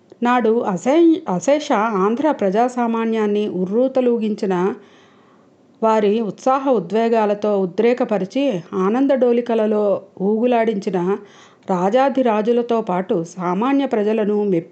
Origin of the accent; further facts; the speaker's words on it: Andhra Pradesh, India; నేనైతే విజయనగరం జిల్లాలో పుట్టి ఒక పల్లెటూరులో, మారుమూల పల్లెటూరులో పుట్టి పెరిగాను